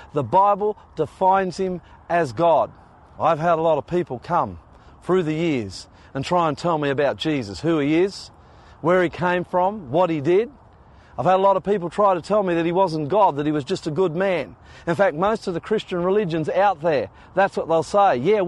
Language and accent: English; Australia; I am Australian, and we do have this convict blood running through us, and we don't follow anybody easily